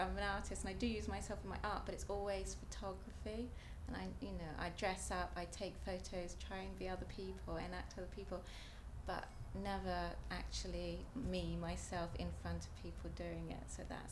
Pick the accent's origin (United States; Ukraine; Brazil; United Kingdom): United Kingdom; Wales; I'm 40 and I come from the Rhondda in Wales.